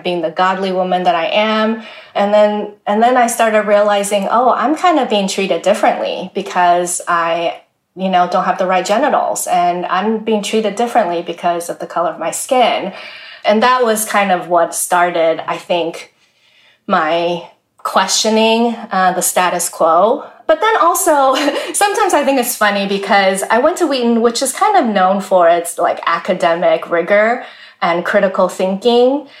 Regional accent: Taiwan; but I was actually born into a non-religious home. And I was born in Taiwan, born and raised in Taiwan. But my parents sent me to a Western school, an American school that was founded by missionaries.

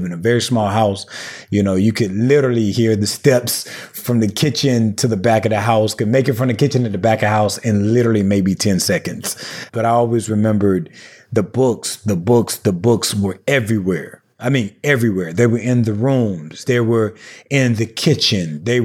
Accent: Southern United States, United States; I'm from the Black rural South, a small town of about 2,000 people. And my family is a very quintessential Black Southern rural family

